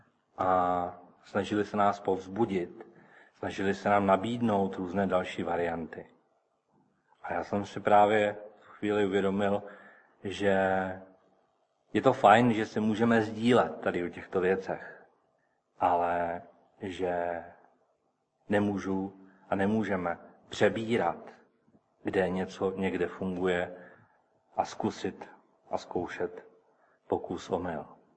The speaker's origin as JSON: {"language": "Czech", "country": "United States", "said": "Ale já jako Američan bych asi nebyl zrovna tím dobrým rádcem."}